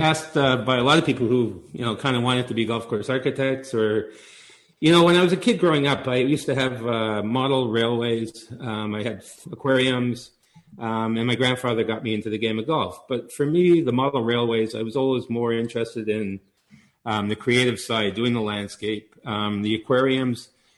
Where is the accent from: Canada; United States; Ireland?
Canada; Montreal, Quebec; Correct. I grew up in Montreal